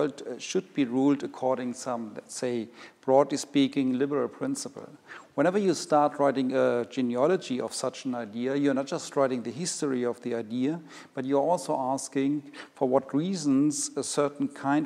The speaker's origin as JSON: {"language": "English", "country": "Germany", "second_language": "English", "said": "even though I'm from Germany, and Germany isn't too far from Russia in the end."}